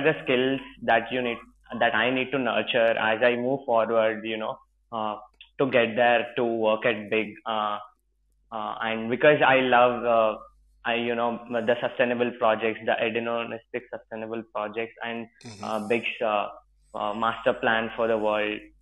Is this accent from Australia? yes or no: no; India; English is a second language; I'm from India.